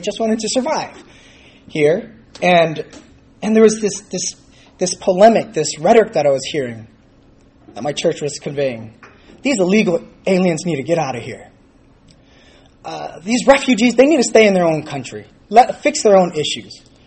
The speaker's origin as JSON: {"language": "English", "region": "California", "country": "United States", "said": "No. I'm from California. I was like, \"No, I'm from California.\""}